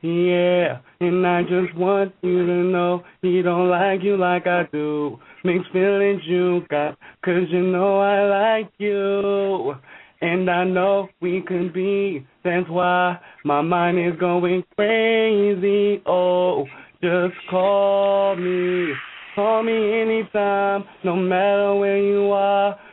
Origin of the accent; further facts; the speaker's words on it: Minneapolis, Minnesota, United States; also born or lived in Seattle, United States; I grew up in Minneapolis. I was born in Seattle, grew up in Minneapolis, went to high school at Henry, graduate of Augsburg College last year